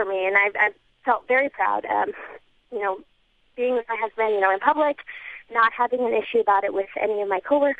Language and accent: English; United States; I've always just been like, hey, I'm American.